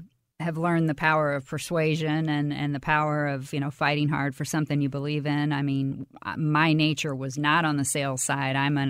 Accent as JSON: {"language": "English", "town": "Springfield", "region": "Illinois", "country": "United States", "tie": "born or raised there", "said": "Yes, I grew up in Springfield as well."}